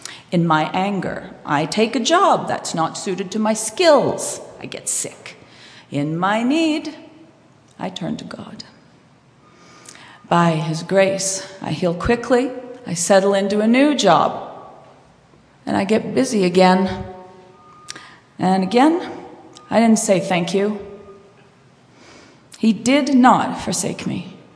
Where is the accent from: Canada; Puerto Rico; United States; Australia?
Canada; Ontario; born there; I was born in Northern Ontario to parents, non-Christian parents